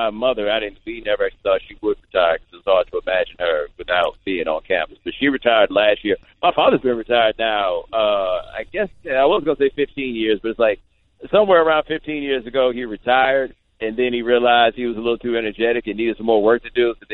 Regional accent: Houston, Texas, United States; But, yeah, I grew up in Houston. I went to school in a town called Waller, about 20 miles outside of Houston. We lived in a suburban neighborhood right outside of Houston.

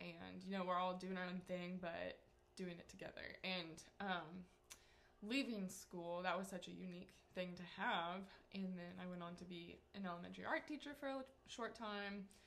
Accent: Illinois, United States; now in Huntsville, United States; I am originally from Illinois.

